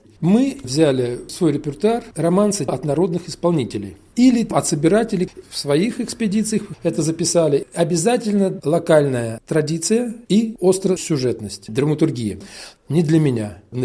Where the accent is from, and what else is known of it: Uryupinsk, Volgograd Oblast, Russia; born or raised there